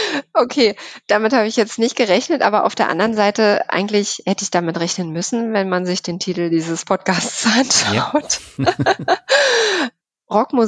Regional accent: Berlin, Germany; Berlin ist meine Heimatstadt. Ich bin in Berlin geboren tatsächlich.

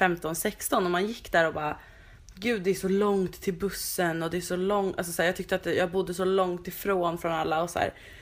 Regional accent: Vällingby, Stockholm County, Sweden; åh, här växte jag upp på de här små gatorna typ.

